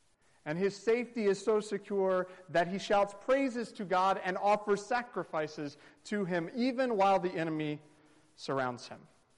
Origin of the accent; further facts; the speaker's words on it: North Carolina, United States; I think he's going on 60 years in ministry of the church I grew up in North Carolina.